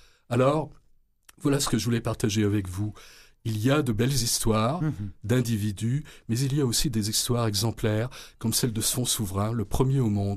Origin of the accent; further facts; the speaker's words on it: Quebec, Canada; Il est légitime qu'en tant que Québécois, on s'interroge.